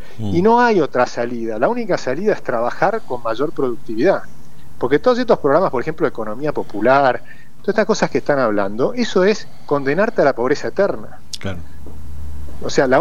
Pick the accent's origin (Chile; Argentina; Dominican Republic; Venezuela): Argentina; que es lo que tenemos que hacer los argentinos, decidir cambiar.